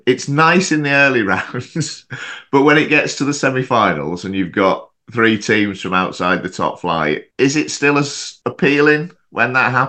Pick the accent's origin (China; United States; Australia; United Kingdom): United Kingdom; England; growing up in England